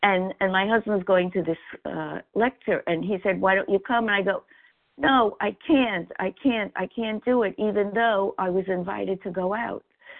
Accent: New York, United States; now in Florida, United States; I'm calling from Florida, but I am from New York on the list.

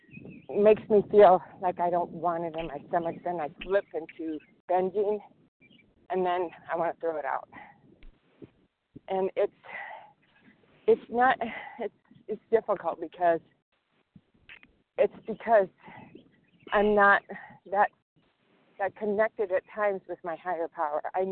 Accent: Chicago, Illinois, United States; I'm from Chicago.

